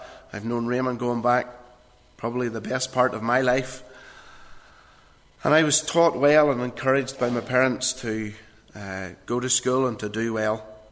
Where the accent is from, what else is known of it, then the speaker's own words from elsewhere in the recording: Ballymena, Northern Ireland, United Kingdom; Growing up in Ballymena, I will say that we never had a Bible in our home.